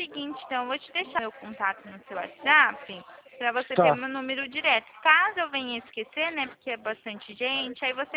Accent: Presidente Prudente, São Paulo, Brazil; Eu sou de Presidente Prudente.

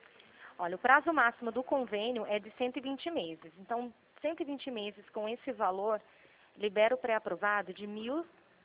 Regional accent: São Paulo, Brazil; Eu sou daqui de São Paulo

